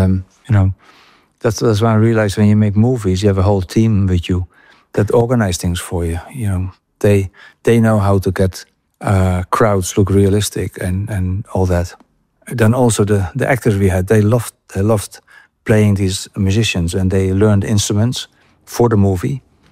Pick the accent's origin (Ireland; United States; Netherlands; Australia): Netherlands; And it's so poor compared to where I came from Holland.